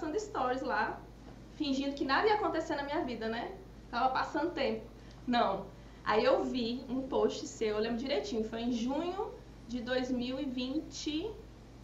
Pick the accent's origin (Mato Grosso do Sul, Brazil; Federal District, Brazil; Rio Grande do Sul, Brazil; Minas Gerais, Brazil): Federal District, Brazil; Brasília; born there; Eu era uma pessoa que nasci em Brasília, numa realidade onde a maioria são servidores públicos, meus pais, os amigos